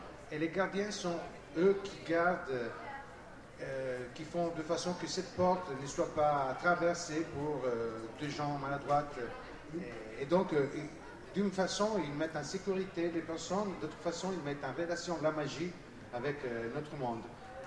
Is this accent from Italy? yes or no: yes; Italy; French is a second language; Quand j'étais petit, tu sais, en Italie, on a Disney, c'est très fort.